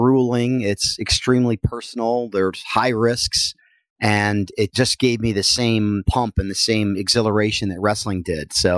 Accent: New Jersey, United States; Well, I am from Northern New Jersey, and I took up wrestling as a young boy

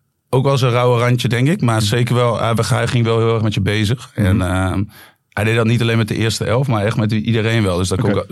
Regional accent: Eelde, Drenthe, Netherlands; ja, ik ben in Eelde opgegroeid.

